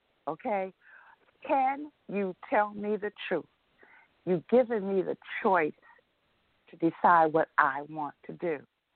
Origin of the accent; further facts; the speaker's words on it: Chicago, Illinois, United States; I'm from Chicago. Don't even go there.